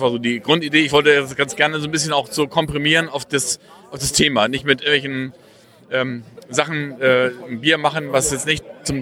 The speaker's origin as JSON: {"language": "German", "region": "Hamburg", "country": "Germany", "tie": "born there", "lives_now": "Munich, Germany", "said": "Ich bin in Hamburg geboren und habe meine Familie in Hamburg, meine Schwester lebt da, meine Familie lebt da."}